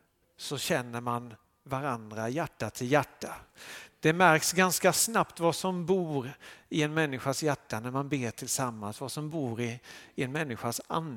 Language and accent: Swedish; Älmhult, Kronoberg County, Sweden; now in Kalmar, Sweden; och jag kommer från Kalmar, eller jag kommer från Älmhult från början, men just nu så bor jag i Kalmar.